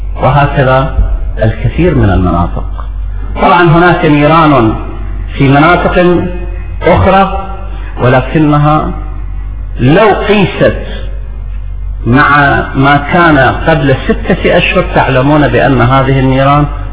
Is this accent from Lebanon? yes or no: no; Iraq; تعالوا لنبني مشروعنا السياسي كعراقيين